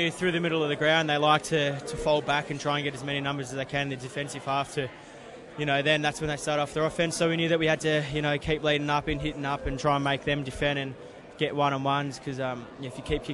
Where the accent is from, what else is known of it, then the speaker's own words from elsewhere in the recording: Melbourne, Victoria, Australia; I'm from Melbourne